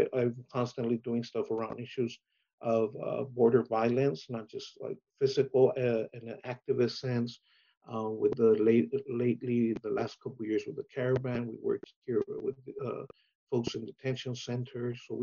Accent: San Ysidro, California, United States; when I was growing up in San Isidro, I often point to a massacre that happened just down the street from my house

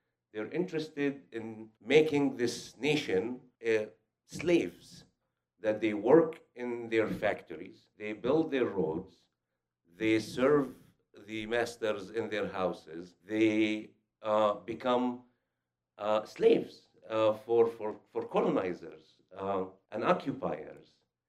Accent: West Bank, Palestine; English is a second language; I'm a Palestinian. I was born in Palestine, raised in Palestine. I was born after 1967 occupation in a village in the West Bank, about 7 kilometers north of Jerusalem.

